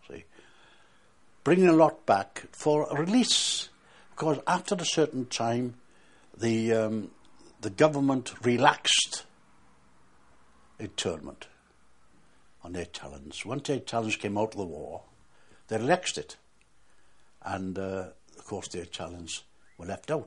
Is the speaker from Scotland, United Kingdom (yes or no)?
no; Wales, United Kingdom; I'm a Welshman. Okay. I am a Welshman.